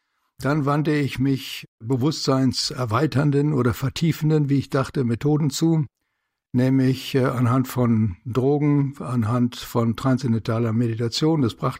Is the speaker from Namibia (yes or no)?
yes; Namibia; ich bin in Namibia aufgewachsen und bin dort mit allerhand Naturphänomenen konfrontiert gewesen, wie zum Beispiel dem namibianischen Nachthimmel.